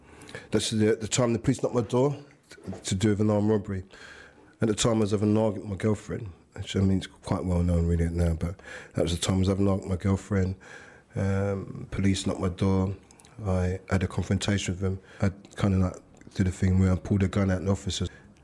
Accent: Brixton, London, United Kingdom; born there; I was born in Brixton, Lambeth Hospital. I was born in Brixton. My mum and my family all lived around Acre Lane, Trent Road, around that side of Brixton, then the windmill, Brixton Hill. I was in London until I was about six.

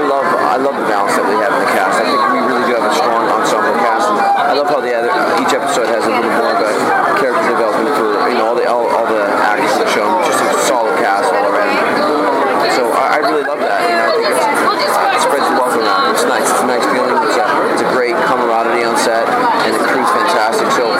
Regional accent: Scotland, United Kingdom; born there; I was born in Scotland. My parents have a very thick Scottish accent, so it's an homage to my dad.

